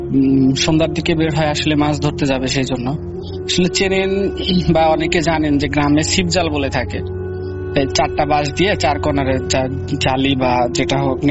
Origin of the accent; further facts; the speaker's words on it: Sirajganj, Rajshahi Division, Bangladesh; now in Dhaka, Bangladesh; উত্তরা থেকে। আমার দেশের বাড়ি সিরাজগঞ্জ